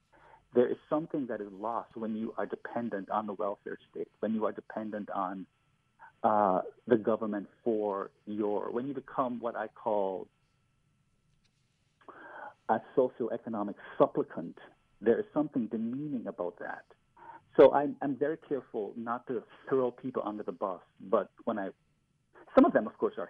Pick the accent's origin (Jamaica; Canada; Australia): Jamaica; Well, I'm Caribbean black. I was born and raised in Jamaica.